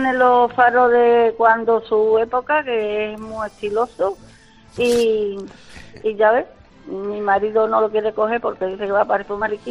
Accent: La Redondela, Andalusia, Spain; now in Sanlúcar la Mayor, Spain; Pero soy de la Redondela, de Huelva.

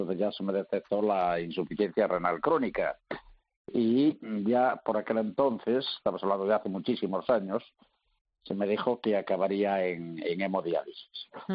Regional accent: Galicia, Spain; yo soy del Ayuntamiento de Costeito, en la provincia de Lugo.

